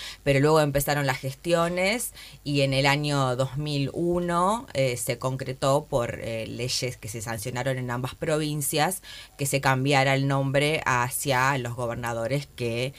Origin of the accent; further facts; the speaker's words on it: Argentina; nosotros, como santafesinos y entrerrianos